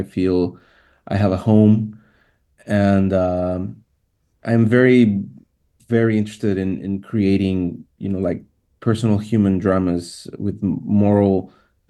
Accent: Tijuana, Baja California, Mexico; also born or lived in Puebla; I was born in Puebla, Mexico, but since I was a kid, I moved a lot from town to town because of my father's work. And I ended up living in Tijuana at a very young age.

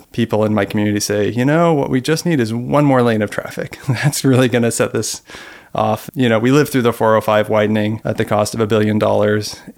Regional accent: Los Angeles, California, United States; I grew up in Los Angeles in the 80s and 90s

